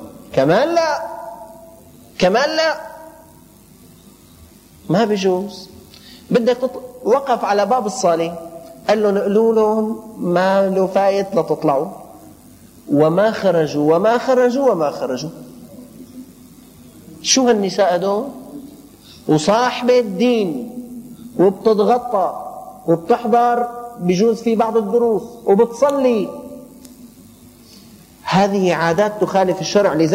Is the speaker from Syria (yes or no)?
yes; Damascus, Syria; الأمور بدأت بسيطة عندنا في الشام